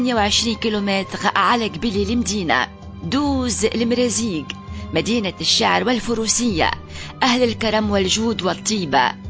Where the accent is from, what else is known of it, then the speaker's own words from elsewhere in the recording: Tunisia; بلادنا تونس العزيزة فسيفساء رايعة، جغرافية الغالية تحفة ربانية